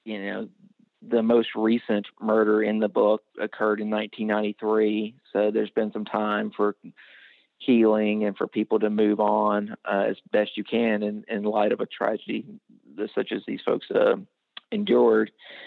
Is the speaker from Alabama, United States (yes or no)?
yes; Bessemer, Alabama, United States; She was a woman from my hometown of Bessemer, Alabama